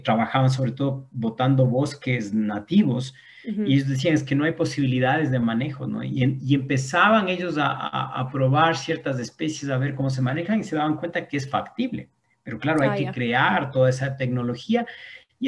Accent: Bolívar, Ecuador; yo soy de Bolívar, de la provincia de Bolívar

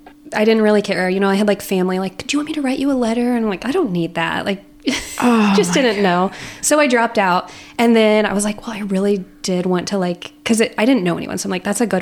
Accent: Illinois, United States; I'm from Illinois, like Central Illinois.

